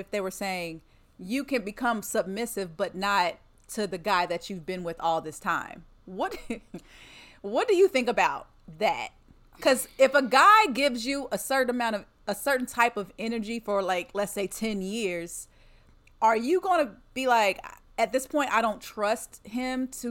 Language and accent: English; Lexington, United States; But this girl from my hometown, Lexington, she posted, she's married, by the way, with two kids.